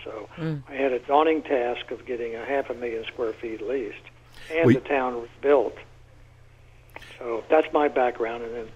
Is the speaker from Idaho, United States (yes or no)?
no; Houston, Texas, United States; moved away as an adult; now in Florida, United States; went right into redevelopment in Houston, Texas, my hometown, and then migrated to Florida